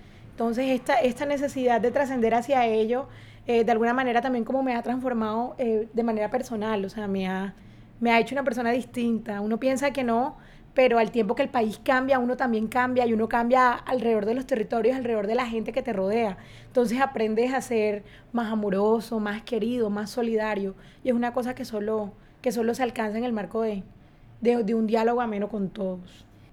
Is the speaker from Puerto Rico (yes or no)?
no; Colombia; El proceso de paz es una oportunidad, número uno, para escucharnos como colombianos